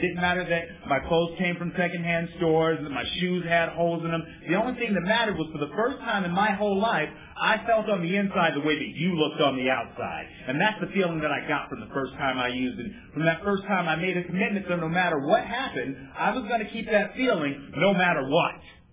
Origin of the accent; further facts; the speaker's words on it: Los Angeles, California, United States; I'm from Los Angeles, and my mom lived in predominantly white neighborhoods in Los Angeles, and my dad lived in Watts, L.A.